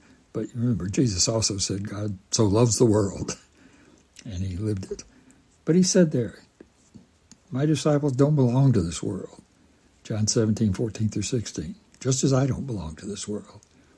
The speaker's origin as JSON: {"language": "English", "region": "Tennessee", "country": "United States", "tie": "born or raised there", "said": "That was a bit of my experience growing up in East Tennessee."}